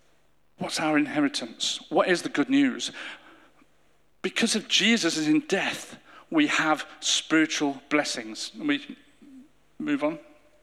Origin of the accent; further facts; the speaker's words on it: Derby, East Midlands, United Kingdom; I was born in Derby, grew up in Derby.